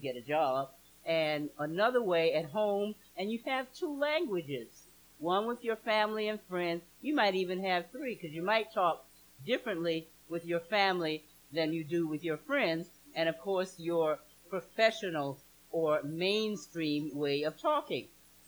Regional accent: the South, United States; accent: southern; had to lose the southern accent.

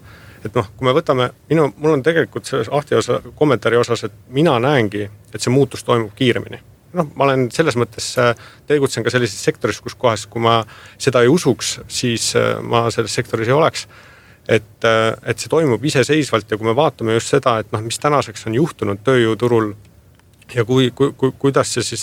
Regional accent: Haapsalu, Lääne County, Estonia; olen Haapsalust pärit, Haapsalu ei kuulu õiglase ülemineku piirkonda kuidagi

